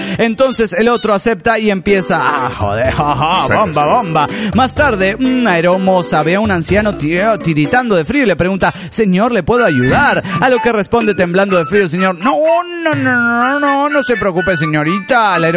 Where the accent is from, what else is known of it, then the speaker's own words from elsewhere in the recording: Toluca, State of Mexico, Mexico; Soy el locochón de Toluca, México.